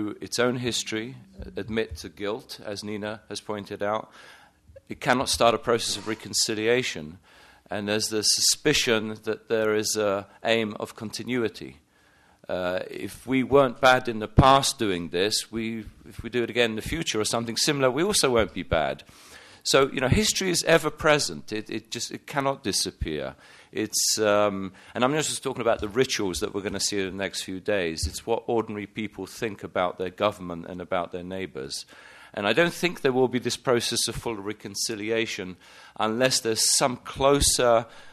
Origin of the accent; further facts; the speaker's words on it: England, United Kingdom; I remember, because I grew up in England